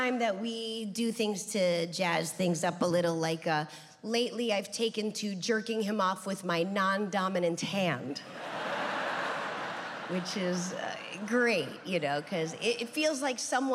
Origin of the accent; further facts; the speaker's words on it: New Hampshire, United States; when I tell people I'm from New Hampshire, they'll go, there are Jews in New Hampshire?